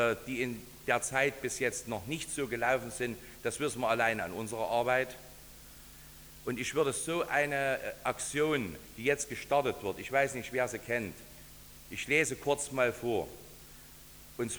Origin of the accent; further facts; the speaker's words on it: Saxony, Germany; Ich als Vogtländer sage immer wieder im Prinzip richtig.